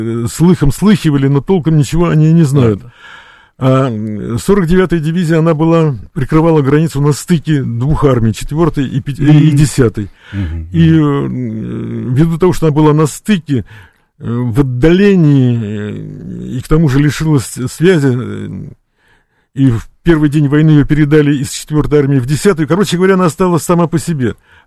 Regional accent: Zelva, Grodno Region, Belarus; also born or lived in Slonim; между белорусскими городами Зельва и Слоним. Это мои родные города, в которых прошло мое детство

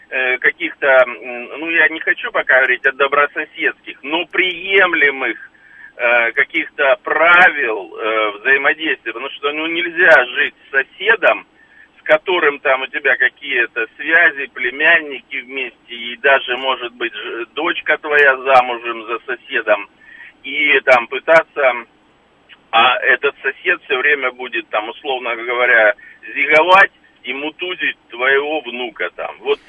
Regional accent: Russia; Поэтому я совершенно четко, ну, как россиянин, могу сказать

